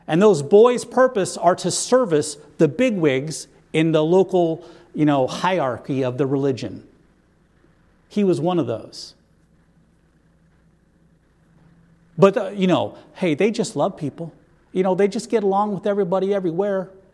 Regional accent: North Dakota, United States; now in Seattle, United States; I grew up in North Dakota, so how would I? We didn't really have that kind of a problem. See, I didn't understand back then when we moved out here, Seattle was not the Emerald City, it was the Queen City.

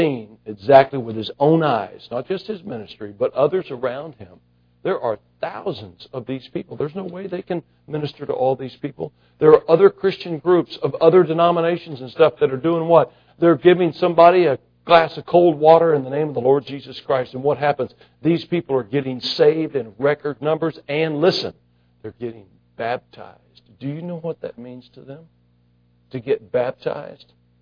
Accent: United States; born there; I'm so glad that I was born in the United States

